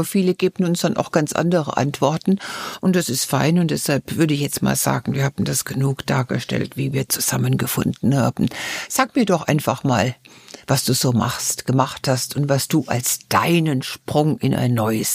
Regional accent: East Germany, Germany; ich bin aus dem Osten, ich bin es gewöhnt, wirklich nicht von Transfers zu leben, sondern durch meine eigene Arbeit.

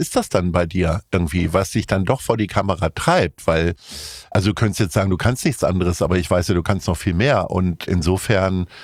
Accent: Hanover, Lower Saxony, Germany; Also ich bin ja Hannoveraner

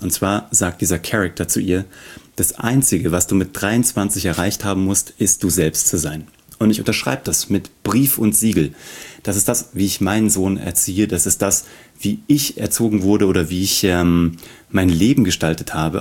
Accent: Kassel, Hesse, Germany; ich komme aus Kassel.

